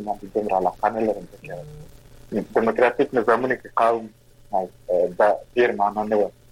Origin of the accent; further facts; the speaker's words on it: Kandahar, Afghanistan; موږ د کندهار یم